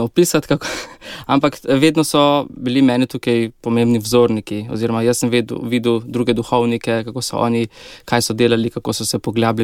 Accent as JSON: {"language": "Slovenian", "town": "Stranje", "region": "Lower Sava", "country": "Slovenia", "tie": "born or raised there", "said": "Odraščal sem v Stranjah, to je majhna vasica v župniji Brestanica, tako kot ste omenil. To je podeželje na spodnjem Štajerskem, v Posavju, v kar številni družini, nas je 7 otrok, tako da, ja, krščanska družina"}